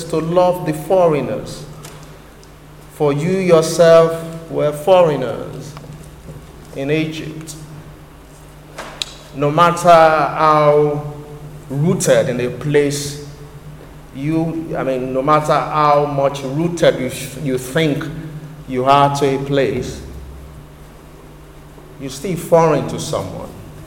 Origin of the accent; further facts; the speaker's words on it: Nigeria; As an African, as a West African, as a Nigerian, it concerns me